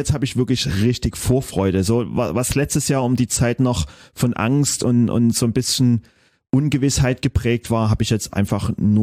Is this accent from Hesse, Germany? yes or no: no; Dresden, Saxony, Germany; dieses Dresden-Konzert, das war irgendwie, was mich als Person, es ist meine Heimat